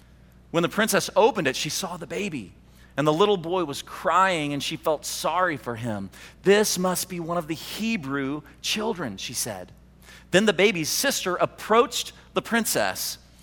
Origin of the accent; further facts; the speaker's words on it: the Ozarks, United States; Anyway, and I'm from the Ozarks.